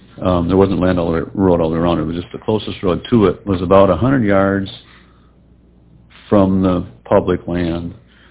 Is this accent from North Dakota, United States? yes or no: yes; Wahpeton, North Dakota, United States; from Wahpeton, North Dakota.